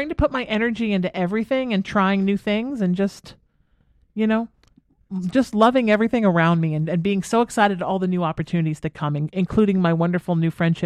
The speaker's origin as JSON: {"language": "English", "country": "Ireland", "said": "And also, I'm Irish, so St. Bridget a lot."}